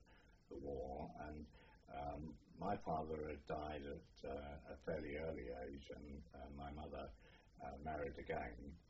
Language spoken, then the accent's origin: English; Hornsey, London, United Kingdom; born there; also born or lived in Ipswich / Norwich; I was born in Hornsey, North London, on January the 31st, 1931.